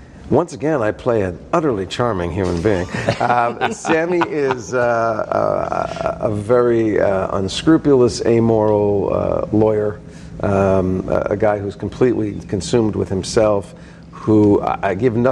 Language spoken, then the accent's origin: English; New Jersey, United States; I grew up in New Jersey. When I discovered theater. It was all about New York.